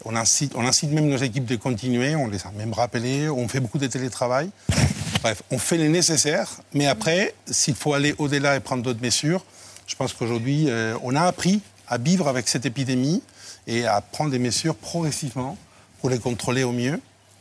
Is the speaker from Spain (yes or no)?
yes; Spain; accent: Spanish; French is a second language; J'ai un accent espagnol.